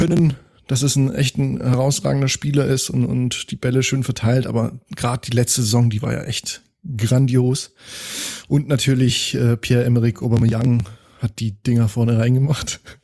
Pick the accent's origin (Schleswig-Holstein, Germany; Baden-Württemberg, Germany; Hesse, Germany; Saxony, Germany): Baden-Württemberg, Germany; Karlsruhe; Ich als Karlsruher, weißt du?